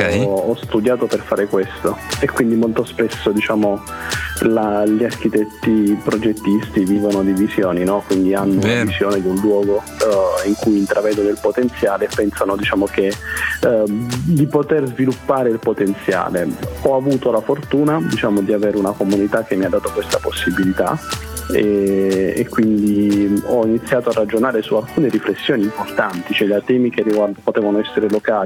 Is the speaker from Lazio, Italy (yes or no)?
no; Ginosa, Apulia, Italy; also born or lived in Bari; Nato nel 1986, sono nato a Bari, ma residente, sempre vissuto a Ginosa, tranne per il periodo dell'università e di un percorso lavorativo che ho fatto qualche anno fa.